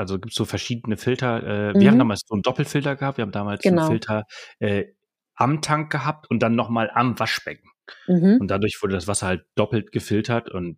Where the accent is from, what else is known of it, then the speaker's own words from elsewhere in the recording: Spain; Ja, ist und bei uns in Spanien auch so.